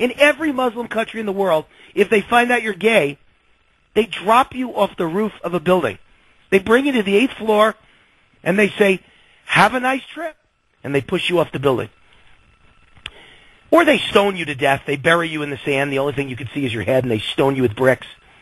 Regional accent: Las Vegas, Nevada, United States; Some other things in the news here in my hometown of Las Vegas that you might find interesting.

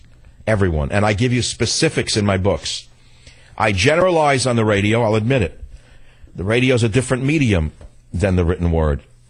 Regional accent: San Francisco, California, United States; KSFO, my hometown of San Francisco.

